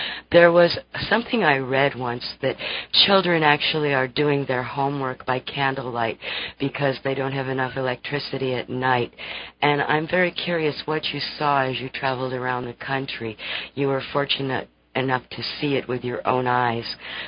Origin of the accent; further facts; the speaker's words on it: Connecticut, United States; I'm from Connecticut.